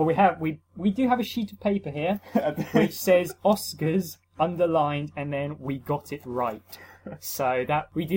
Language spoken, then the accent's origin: English; England, United Kingdom; Perhaps because I'm English, and to my mind, he was speaking in the English.